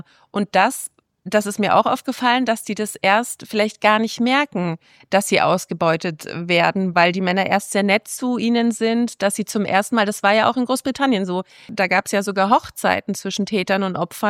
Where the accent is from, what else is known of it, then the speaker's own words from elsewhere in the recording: Munich, Bavaria, Germany; Ich komme ja nicht aus Nürnberg, ich komme aus München.